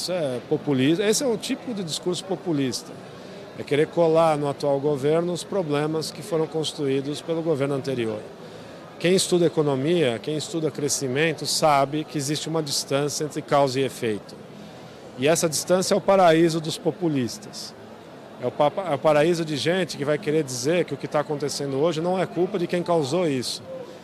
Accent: Brazil; Como brasileiro, eu acho das piores coisas que eu estou vivendo.

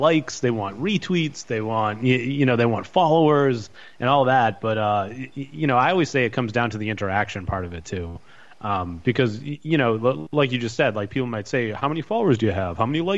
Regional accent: Massachusetts, United States; I grew up in Massachusetts, like half an hour south of Boston, went to college at Curry College, which is also in Massachusetts

